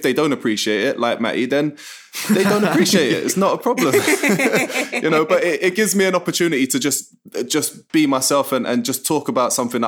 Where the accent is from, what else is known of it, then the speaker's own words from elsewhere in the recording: Leeds, Yorkshire and the Humber, United Kingdom; also born or lived in London; listen, I'm from Leeds stroke London.